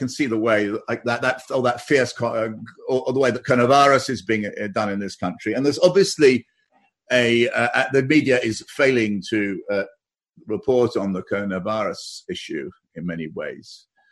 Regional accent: United Kingdom; I am a British journalist

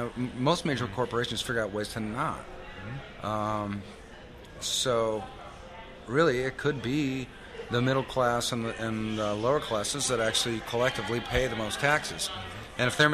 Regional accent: United States; How are these other countries going to feel about me personally as an American?

